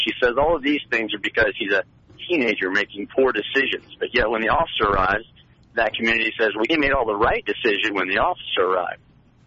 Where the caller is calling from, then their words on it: Lenexa, Kansas, United States; I'm calling from Lenexa.